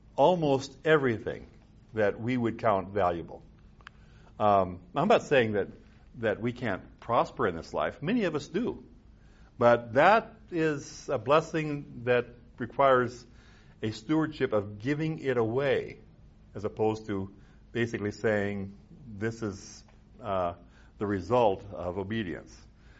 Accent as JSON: {"language": "English", "region": "South Dakota", "country": "United States", "tie": "born or raised there", "said": "I grew up in Little House on the Prairie in South Dakota. I've told you this story before. You know, we didn't have running water or electricity until I was halfway through grammar school."}